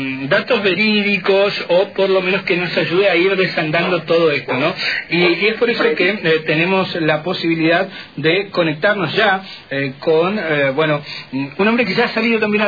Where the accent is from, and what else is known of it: Argentina